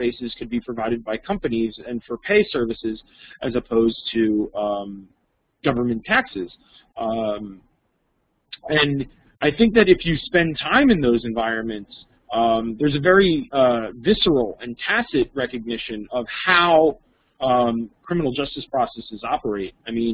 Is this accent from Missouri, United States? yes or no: no; Florida, United States; I grew up in South Florida in a private security neighborhood.